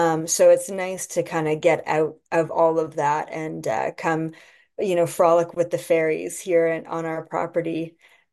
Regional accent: Canada; I'm Canadian, so my family's here.

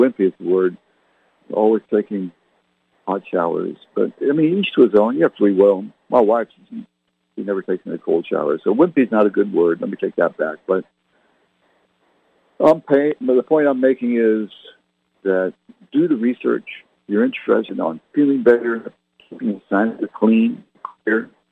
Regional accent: Canada; You know, I was born and raised in Canada.

